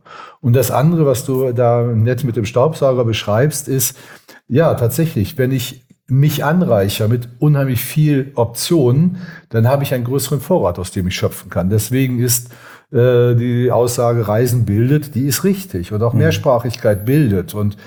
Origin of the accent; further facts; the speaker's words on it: Osnabrück, Lower Saxony, Germany; ich bin ja in Osnabrück sozusagen groß geworden